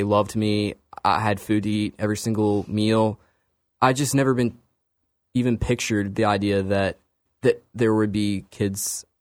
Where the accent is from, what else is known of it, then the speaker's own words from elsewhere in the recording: Atlanta, Georgia, United States; I grew up in Atlanta. I grew up singing in a boy choir.